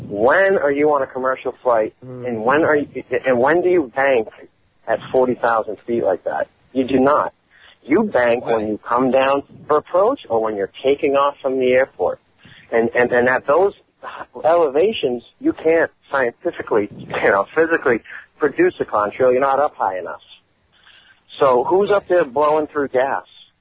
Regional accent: Boston, Massachusetts, United States; I'm from Boston, so you know, winter is pretty chilly.

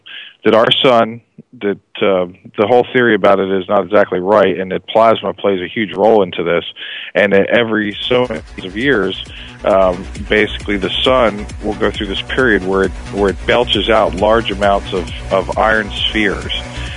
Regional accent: Pennsylvania, United States; now in Austin, United States; My hometown up in Pennsylvania is getting hammered with 2 feet of snow right now.

